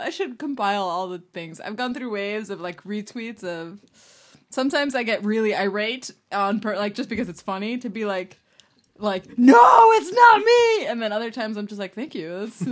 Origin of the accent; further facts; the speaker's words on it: Miami, Florida, United States; born there; I was born in Miami.